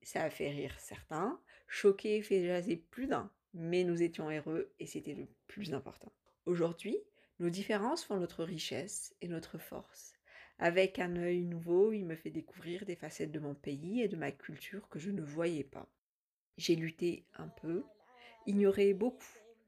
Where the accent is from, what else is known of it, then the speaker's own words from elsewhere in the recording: Algeria; J'ai 28 ans, je suis née et j'ai grandi en Algérie dans une famille pratiquante.